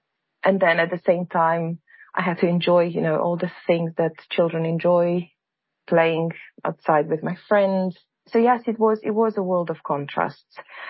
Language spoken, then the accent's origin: English; Romania; English is a second language; I think my childhood and, you know, growing up in communist and post-communist Romania, it was simply a world of contrasts.